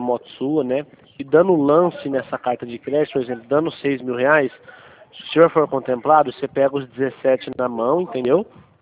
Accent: Santa Bárbara d'Oeste, São Paulo, Brazil; sou do interior de São Paulo, de Santa Bárbara.

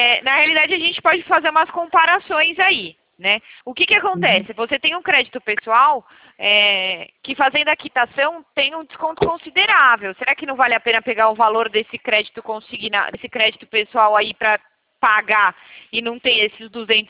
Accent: Limeira, São Paulo, Brazil; Eu sou de Limeira.

